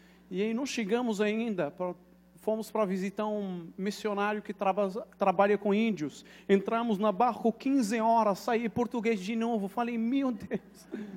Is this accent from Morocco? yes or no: yes; Morocco; Portuguese is a second language; moved away as an adult; now in Brazil; Eu nasci em Marrocos, fui criado em Marrocos, sou marroquino de origem, e entrei no Brasil em 2013, 4 de agosto de 2013. Tenho 5 anos no Brasil